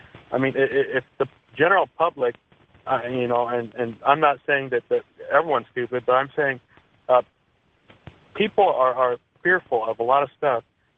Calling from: Mesa, Arizona, United States; I'm from Mesa, Arizona.

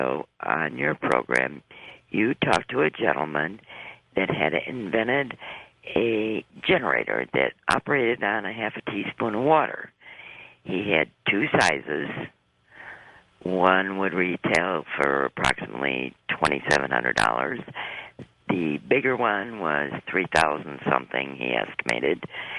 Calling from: Illinois, United States; Illinois.

